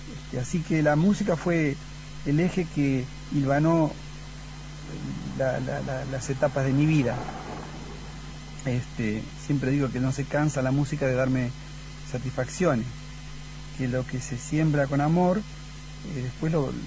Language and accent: Spanish; Coronel Pringles, Buenos Aires Province, Argentina; Yo soy de Coronel Pringles y la música me acompañó desde chico. En la escuela primaria yo viví en el campo